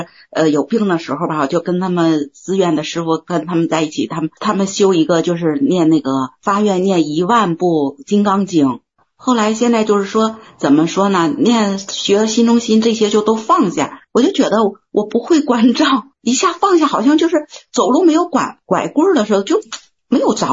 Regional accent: Tianjin, China; 我问一下个问题，我是天津的

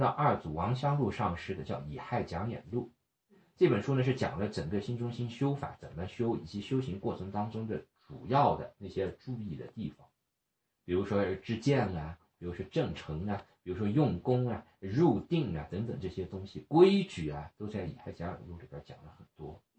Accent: United States; 你在洛杉矶，我在纽约，但是我在洛杉矶待过一段时间。是的，嗯，我是美国长大的，我是美国长大的。

